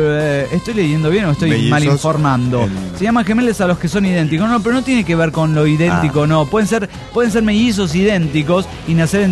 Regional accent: Veracruz, Mexico; Sí, en México, o por lo menos en Veracruz, de donde yo soy

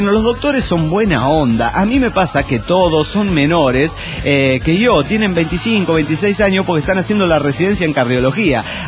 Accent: Puebla, Mexico; de Puebla, México.

